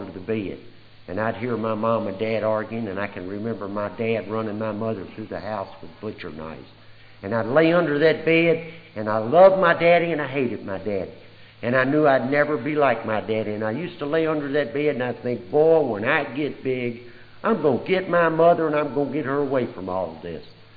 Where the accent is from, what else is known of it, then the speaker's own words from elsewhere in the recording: Louisville, Kentucky, United States; born there; I was born in Louisville, Kentucky.